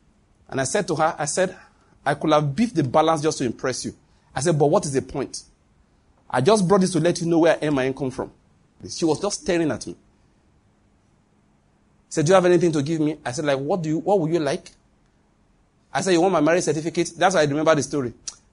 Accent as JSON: {"language": "English", "town": "Enugu", "region": "Enugu State", "country": "Nigeria", "said": "I said, I'm sorry, I come from Enugu. I will not be able to come back on Tuesday."}